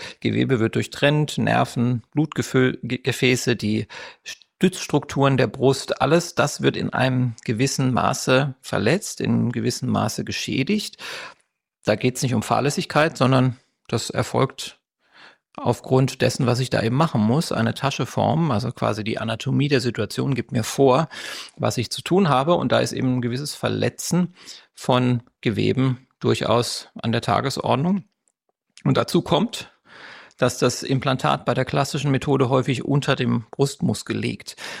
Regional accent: Berlin, Germany; ich komme aus Berlin, habe hier eine Praxis für plastische und ästhetische Chirurgie.

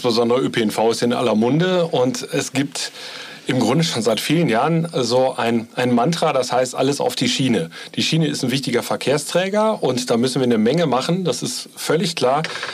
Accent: North Rhine-Westphalia, Germany; Das machen wir in Nordrhein-Westfalen, in meinem Heimatbundesland auch.

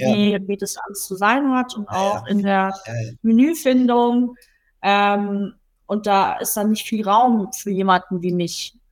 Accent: Munich, Bavaria, Germany; ich bin Münchnerin, ich bin hier aufgewachsen.

